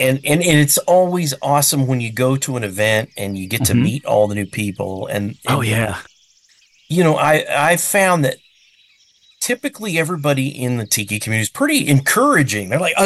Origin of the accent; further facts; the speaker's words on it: San Diego, California, United States; Well, I grew up in San Diego, so